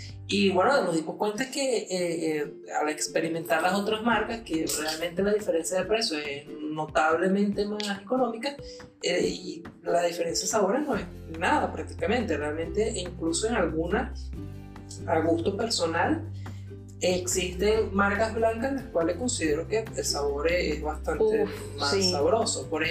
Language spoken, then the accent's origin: Spanish; Venezuela; Porque yo soy de Venezuela